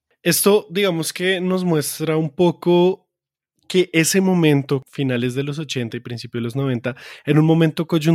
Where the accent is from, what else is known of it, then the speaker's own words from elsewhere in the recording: Colombia; esto que tiene que ver con nosotros como colombianos